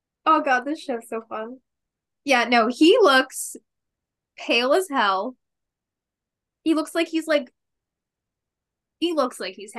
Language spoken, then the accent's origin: English; Canada; As a Canadian, I've seen some heavy ass snow